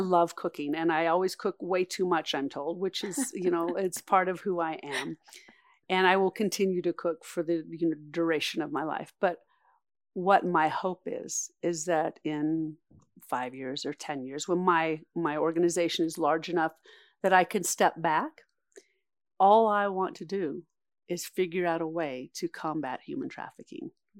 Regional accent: Challis, Idaho, United States; our product goes out of Challis, Idaho, my hometown, and is trucked to the distribution centers.

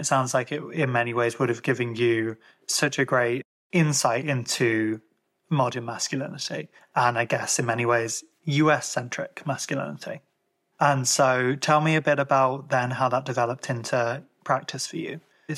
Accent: Ireland; also born or lived in Birmingham, United Kingdom; I'm from Ireland, but I spent a lot of my life in Birmingham in the UK, which is a very diverse city

